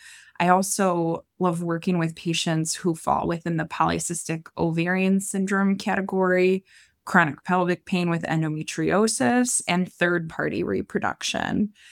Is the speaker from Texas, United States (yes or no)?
no; Michigan, United States; moved away as an adult; also born or lived in Ohio; now in Chicago, United States; Great point in my life to kind of transition out of Michigan, if you can't tell from my terrible accent, and really drew me to Chicago for hopefully the rest of my life.